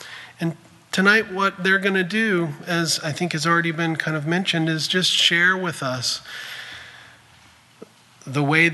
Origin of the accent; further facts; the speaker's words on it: Memphis, Tennessee, United States; And I grew up in Memphis, Tennessee, and I've been thinking largely about these things similarly to civil rights issues.